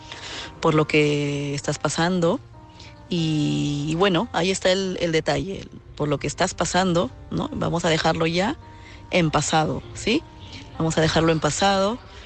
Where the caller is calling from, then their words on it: Madrid, Community of Madrid, Spain; de Madrid.